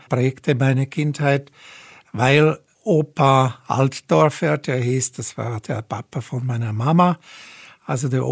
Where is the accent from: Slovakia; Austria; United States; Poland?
Slovakia; Bratislava, Bratislava Region; first language Hungarian; German is a second language; meine Muttersprache ist eigentlich Ungarisch, wenn ich es so sagen kann. Das heißt, das war die erste Sprache, die ich gesprochen habe. Obwohl, den Wurzeln nach sind wir deutscher Abstammung, so wie mein Name schon verrät. Pressburg hatte zeitweise so um die 60% deutschsprachige